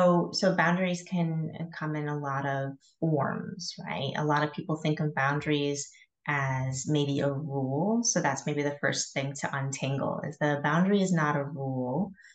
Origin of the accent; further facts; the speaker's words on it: Michigan, United States; moved away as an adult; now in Czech Republic; I live in the Czech Republic, but I am originally from Michigan. So I've lived sort of my whole adult life now in a foreign country, if you will.